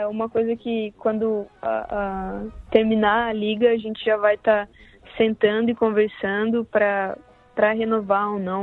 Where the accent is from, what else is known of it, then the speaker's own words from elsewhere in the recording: Brazil; moved away; Foi a primeira vez que eu saí do Brasil.